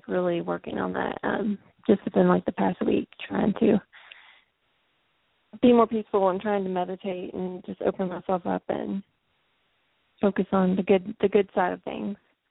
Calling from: Kentucky, United States; I'm calling from Kentucky.

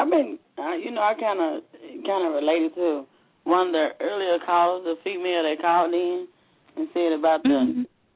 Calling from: Mississippi, United States; I'm calling from Mississippi.

